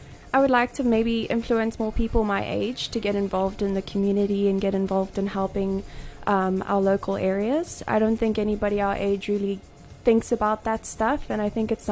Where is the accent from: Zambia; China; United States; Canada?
Zambia; now in Umdloti, South Africa; I'm currently living in Umshloti, but I was born and raised in Zambia